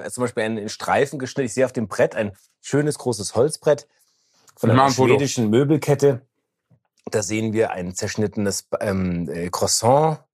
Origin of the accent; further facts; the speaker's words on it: St. Weiher, Baden-Württemberg, Germany; Ich habe aber die ersten 6 Jahre in St. Weiher bei Karlsruhe gelebt und das war ein kleines Dorf.